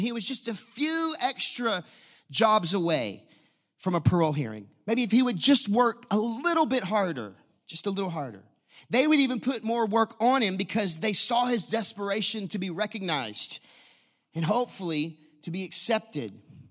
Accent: Huntsville, Texas, United States; Now, growing up in Huntsville, Texas, the way I did, I was very well versed with the prison system.

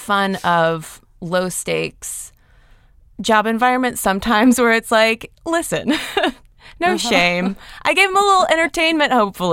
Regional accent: Athens, Georgia, United States; now in Atlanta, United States; So I grew up in Athens, Georgia

